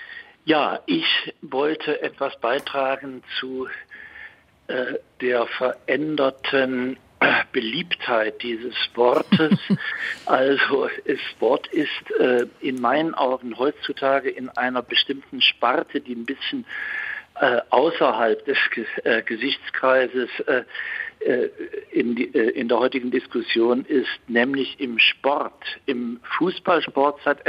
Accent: Switzerland; ich bin Schweizer

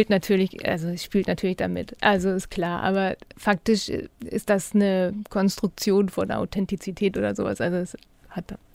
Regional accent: Germany; Von außen, so als Deutsche, also aus fremder Sicht, sind die Dänen halt viel entspannter als die Deutschen.

